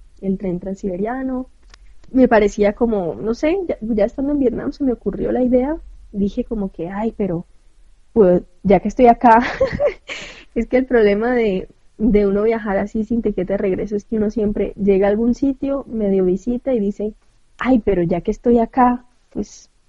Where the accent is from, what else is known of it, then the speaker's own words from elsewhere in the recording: Colombia; Porque yo estaba aburrida un poco de la rutina que tenía en Bogotá, yo soy colombiana.